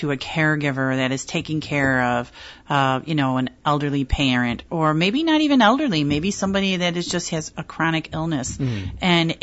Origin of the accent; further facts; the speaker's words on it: Buffalo, New York, United States; moved away as an adult; now in Rochester, United States; For myself, I actually grew up in South Buffalo. I was born and raised in Erie County. I graduated from high school, and I left the area, actually, for a while.